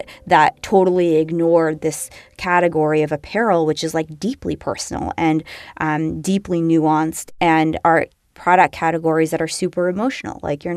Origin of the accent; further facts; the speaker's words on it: California, United States; accent: Californian; And I felt sounding like I was from California also did the same thing.